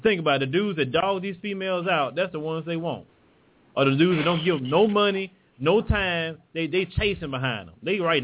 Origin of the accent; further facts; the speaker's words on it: the South, United States; accent: country; I sound country as hell. But then I say, you know what, I'm embrace it because, you know, I am from the South and it'll make me unique.